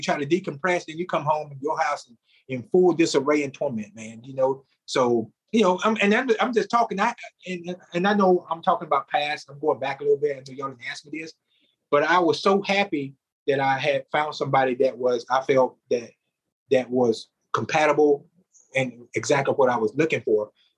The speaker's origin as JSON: {"language": "English", "country": "United States", "said": "she's Dominican, I'm American, so the culture's different."}